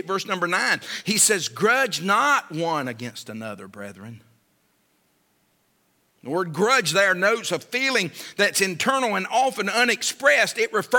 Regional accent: United States; I'm glad I'm an American.

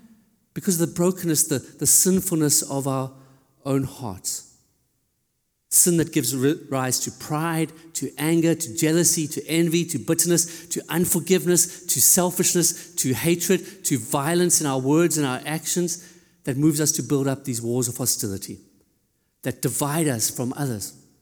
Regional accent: South Africa; I grew up in South Africa

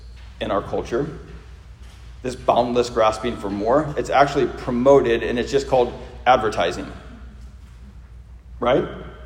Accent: St. Louis, Missouri, United States; I'm from St. Louis, and a lot of grocery stores were leaving the sort of lower income neighborhoods and areas because they were too dangerous.

